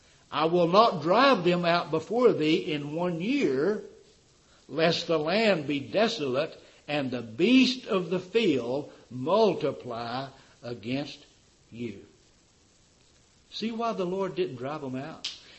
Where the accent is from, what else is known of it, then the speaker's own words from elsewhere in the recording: Tennessee, United States; Boy, I was raised in Tennessee. We got one pair of shoes a year.